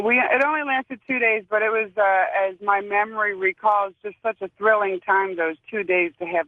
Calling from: Michigan, United States; I am calling from the Thumb area in Michigan.

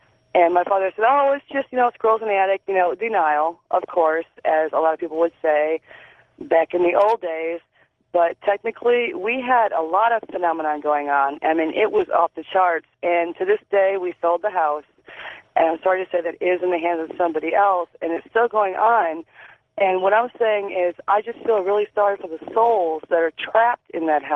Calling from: Chagrin Falls, Ohio, United States; also born or lived in Russell Township, United States; I'm calling from Chagrin Falls, and I used to live in Russell Township, Novelty, Ohio.

